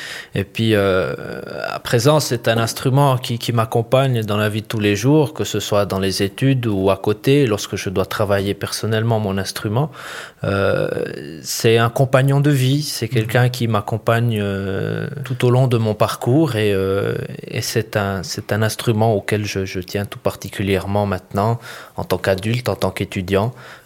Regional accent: Moutier, Bern, Switzerland; de pouvoir jouer dimanche à Moutier, dans cette ville où j'ai grandi, je suis enfant de Moutier

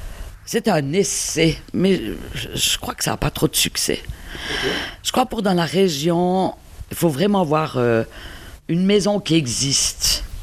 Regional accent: Delémont, Jura, Switzerland; J'ai passé toute mon enfance, je suis né à Delémont, j'ai fait mes écoles à Delémont. J'étais passé 50 ans à Delémont

